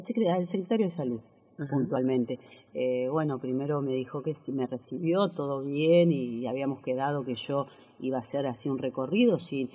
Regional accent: Chacabuco, Buenos Aires Province, Argentina; yo soy de Chacabuco, mucha gente me conoce, pero mucha gente no

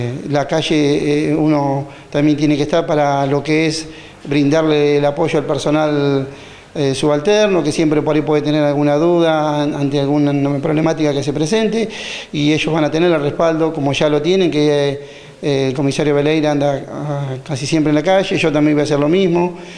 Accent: General Viamonte, Buenos Aires Province, Argentina; Yo soy nativo de General Viamonte, estaba trabajando en Junín, estuve a cargo de la comisaría de Lincoln también, y bueno, en este último tiempo ahí en el comando de patrulla de Junín.

